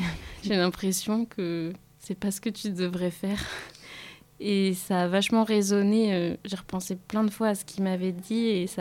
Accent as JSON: {"language": "French", "region": "Brittany", "country": "France", "lives_now": "Marseille, France", "said": "Non, je suis originaire de Bretagne. Je suis arrivée à Marseille en plein milieu de la création du livre."}